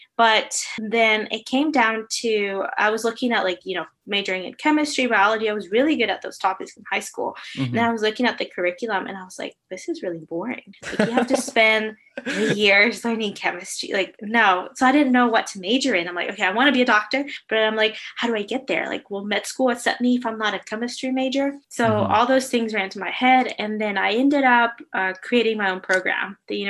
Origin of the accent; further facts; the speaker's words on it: Knoxville, Tennessee, United States; also born or lived in Florida; now in Atlanta, United States; And so I lived in Florida for a couple years, but I would say I grew up in Knoxville, Tennessee. That is home sweet home to me.